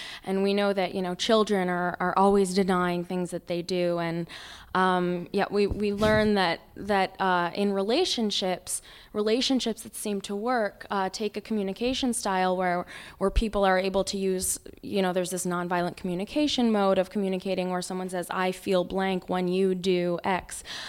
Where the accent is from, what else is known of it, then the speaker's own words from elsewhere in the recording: Oakland, California, United States; from Oakland.